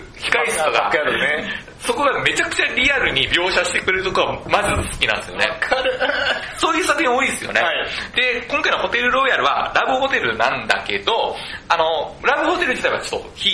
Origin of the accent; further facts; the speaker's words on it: Fukuoka, Japan; 僕のね、生まれ育った地域が本当は泥臭いんですよ。福岡のスラム街って言われるところ